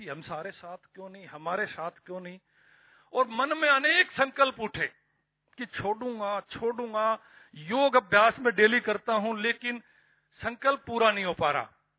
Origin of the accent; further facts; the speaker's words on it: Haryana, India; हम हरियाणा से बिलोंग करते हैं, हरियाणा की उस कम्युनिटी से जो सबसे ज्यादा स्पोर्ट्स में भी और अलर्टपन में भी रुचि रखती है।